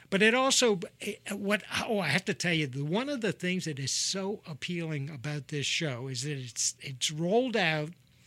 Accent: Washington, District of Columbia, United States; I grew up in the Washington, D.C. area, so there was Jell-Ofs and there was Garfinkel's.

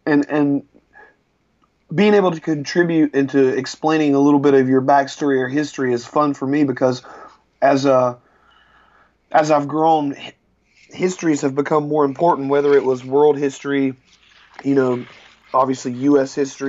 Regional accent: North Carolina, United States; I grew up in North Carolina, close to Charlotte, North Carolina.

